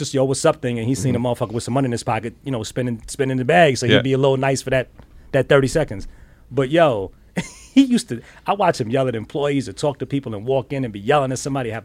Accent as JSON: {"language": "English", "town": "Bronx", "region": "New York", "country": "United States", "said": "you can't curb me like that because I'm from the Bronx and everybody thinks that I'm this crazy arrogant dude, but it's my upbringing."}